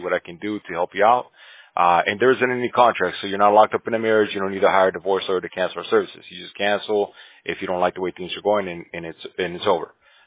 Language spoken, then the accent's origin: English; Bolivia; now in California, United States; South America. That's where my family comes from Bolivia.